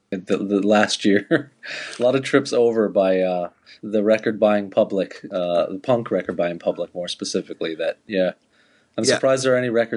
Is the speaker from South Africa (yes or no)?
no; Canada; obviously you and I both being Canadian